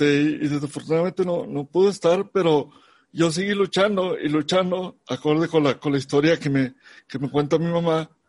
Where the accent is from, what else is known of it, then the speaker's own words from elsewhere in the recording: Monterrey, Nuevo León, Mexico; Crecí en Monterrey, nací un 8 de octubre de 1984